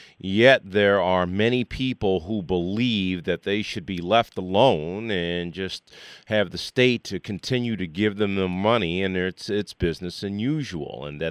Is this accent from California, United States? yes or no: no; Mount Clemens, Michigan, United States; I'm from Mount Clemens, very close to Detroit.